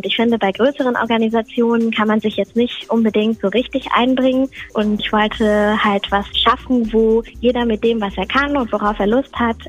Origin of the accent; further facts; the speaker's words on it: Sri Lanka; now in Germany; Ich komme ursprünglich aus Sri Lanka und uns geht es hier ziemlich gut